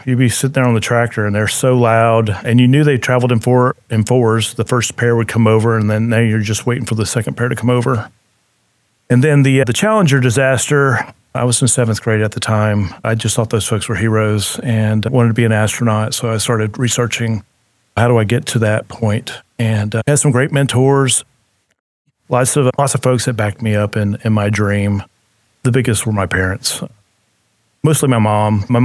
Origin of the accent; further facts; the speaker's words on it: Mississippi, United States; I was born and raised in Mississippi. I'm the oldest of four siblings. My mom and dad still live on the same farm I grew up on back in Mississippi.